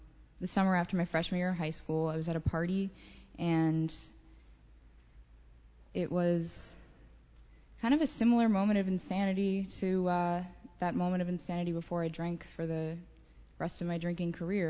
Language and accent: English; San Francisco, California, United States; I grew up in San Francisco.